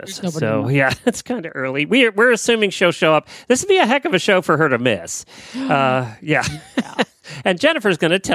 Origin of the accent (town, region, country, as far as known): Ocala, Florida, United States